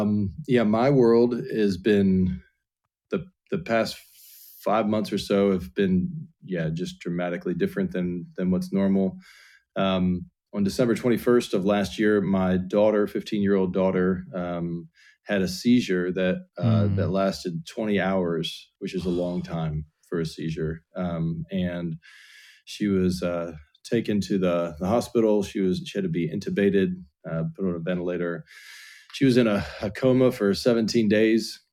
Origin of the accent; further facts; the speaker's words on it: West Virginia, United States; also born or lived in Texas; I grew up in West Virginia, and then I went to Virginia Tech.